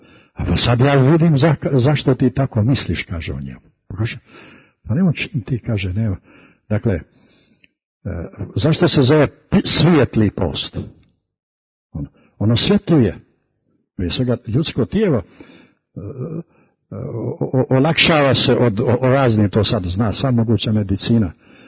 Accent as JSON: {"language": "Serbian", "country": "Montenegro", "said": "pa ja sam iz Morače, iz Crne Gore, Crnogorac"}